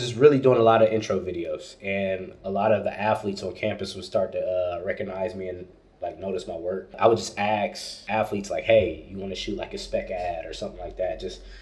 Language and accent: English; Columbus, Ohio, United States; from Columbus, Ohio, born and raised, Buckeye at heart, you know, in the great state of Ohio.